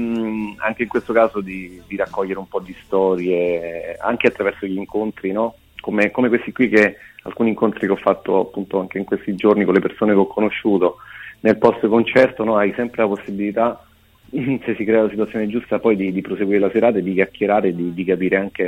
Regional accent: Lacedonia, Campania, Italy; now in Rome, Italy; ormai sono stato meno anni nel mio paese d'origine che la Cedonia in Irpinia rispetto a Roma.

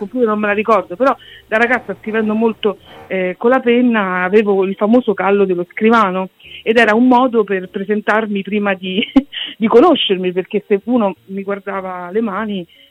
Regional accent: Rome, Lazio, Italy; sono una romana innamorata di Roma

